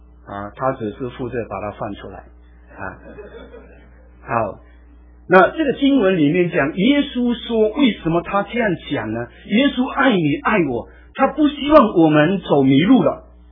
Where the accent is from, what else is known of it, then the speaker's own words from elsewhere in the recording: Malaysia; 我现在还拿马来西亚护照，我回去马来西亚的时候，我回到自己的国家，我其实是就是回家的，因为我是马来西亚的公民